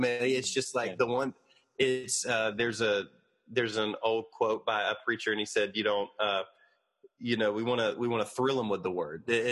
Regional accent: Georgia, United States; But I was born in South Georgia. My dad pastored in South Georgia. So the accent is a combination of a dad from West Texas, a mom from East Tennessee, and then growing up around a bunch of people from South Georgia and North Florida.

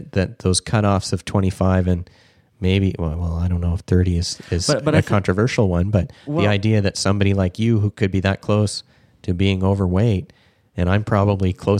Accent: Scotland, United Kingdom; now in Ottawa, Canada; Hey, I'm a Mac, not a Mick. Yeah, I'm Scottish.

